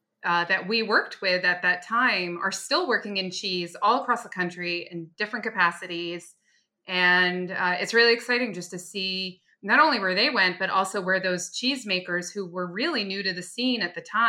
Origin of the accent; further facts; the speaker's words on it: New York City, New York, United States; born there; And I was born in Greenwich Village and we lived on Bleecker Street.